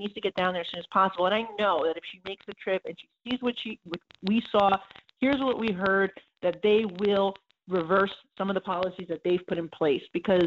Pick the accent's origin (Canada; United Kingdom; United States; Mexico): United States; New York; and I'm from New York